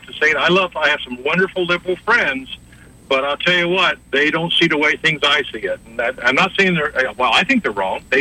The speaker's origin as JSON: {"language": "English", "town": "Bakersfield", "region": "California", "country": "United States", "moved": "yes", "said": "I'm actually from Bakersfield, California."}